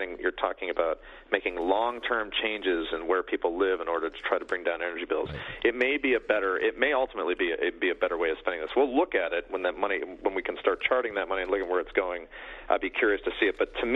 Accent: Detroit, Michigan, United States; Hey, I grew up in Detroit.

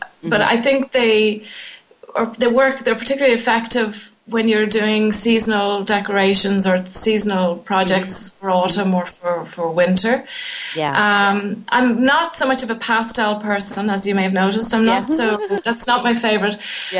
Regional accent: Ireland; also born or lived in United States; now in France; I'm Irish American, born in America, raised in Ireland, but I've been in France for many, many years.

